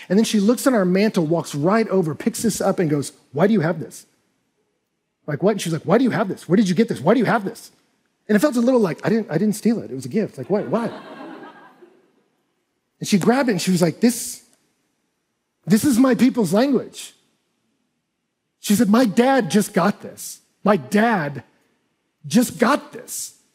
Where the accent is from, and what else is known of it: Texas, United States